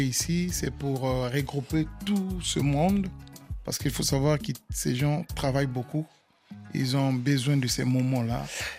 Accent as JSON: {"language": "French", "country": "Republic of the Congo", "lives_now": "France", "said": "Moi, je me rappelle, je suis du Congo-Brazzaville."}